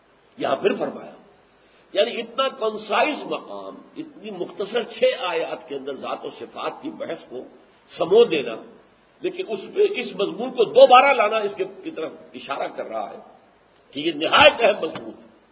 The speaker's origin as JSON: {"language": "Urdu", "country": "India", "tie": "born there", "said": "پھر سوچئے، ہمیں ہندوستان میں پیدا کر دیا گیا، کیا میرا چوائس تھا؟"}